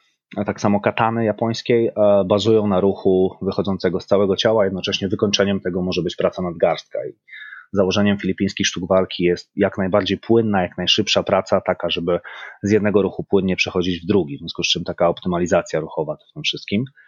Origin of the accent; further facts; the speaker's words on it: Masovian Voivodeship, Poland; przez długi czas wychowywałem się w małej miejscowości pod Warszawą